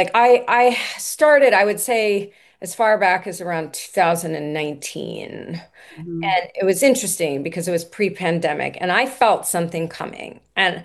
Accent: Washington, District of Columbia, United States; as in addition to how I was raised in Washington, D.C., very socially conscious

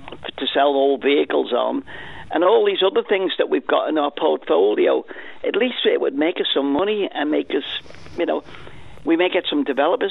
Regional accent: Isle of Man; listen, I'm born and bred in the Isle of Man, and I don't care what anybody says about that.

